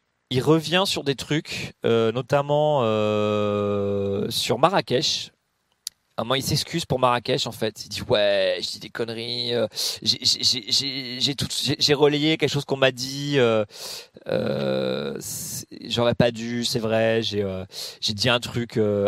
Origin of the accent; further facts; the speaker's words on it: Paris, Île-de-France, France; moi je suis parisien